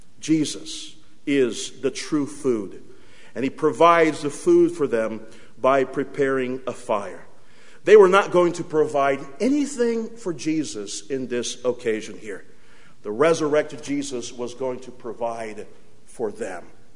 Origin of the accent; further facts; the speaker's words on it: Brazil; I grew up in Brazil, and in the month of February, it's the month called Carnival in Brazil